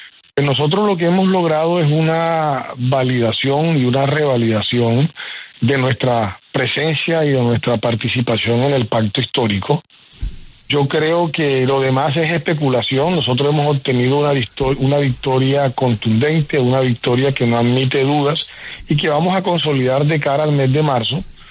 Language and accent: Spanish; Sincelejo, Sucre, Colombia; now in Barranquilla, Colombia; procedente de mi ciudad de origen, que es la ciudad de Sincelejo, en el departamento de Sucre, y llegué a Barranquilla a estudiar mi universidad